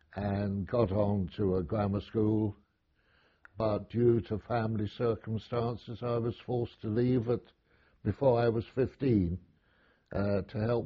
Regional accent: London, United Kingdom; born there; I was born in West London in 1920.

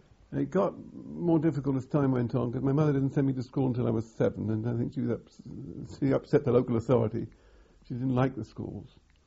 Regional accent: Barnstaple, South West England, United Kingdom; born there; I was born in North Devon, Barnstable Town, Barham, on July the 4th, 1932.

